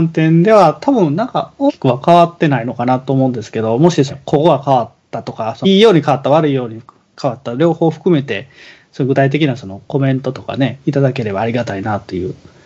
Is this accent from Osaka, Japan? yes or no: yes; Osaka, Japan; 私も大阪生まれ大阪育ちですけど